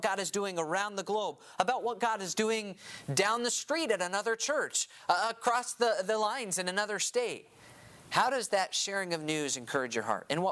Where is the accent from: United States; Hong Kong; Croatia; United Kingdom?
United States; New England; also born or lived in South Carolina / Kansas City / Wisconsin; the church I grew up in New England, the school I went to in South Carolina, even the time that I spent in Kansas City and up in Wisconsin